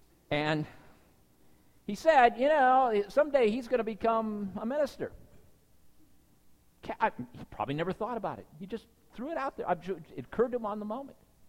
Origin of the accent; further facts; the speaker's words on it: Lynden, Washington, United States; I grew up in Linden, Washington, which... is a remote suburb of Langley.